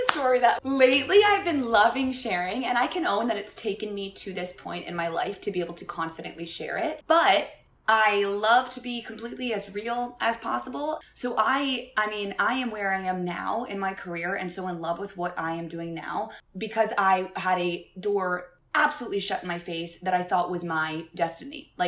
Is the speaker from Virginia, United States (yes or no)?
yes; Virginia, United States; From right outside of Washington, D.C., so Northern Virginia, Nova.